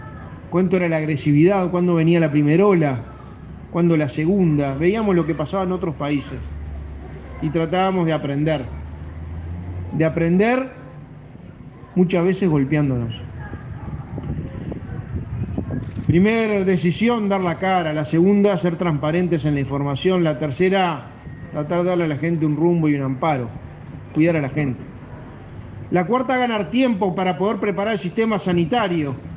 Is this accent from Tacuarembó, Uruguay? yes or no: yes; Tacuarembó, Uruguay; Nosotros venimos de Tacuarembó